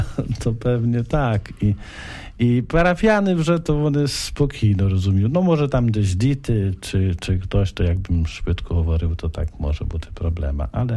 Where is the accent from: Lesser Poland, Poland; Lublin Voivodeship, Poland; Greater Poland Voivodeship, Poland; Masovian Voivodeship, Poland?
Lesser Poland, Poland; Polish is a second language; Ja wychowałem się w parafii, jaka jest blisko Tuchowa